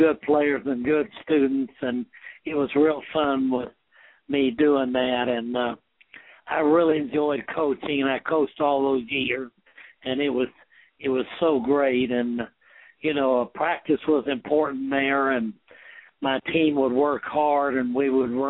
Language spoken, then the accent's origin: English; Perryton, Texas, United States; Yes, I grew up in Perryton, and then I got the first scholarship at Texas Tech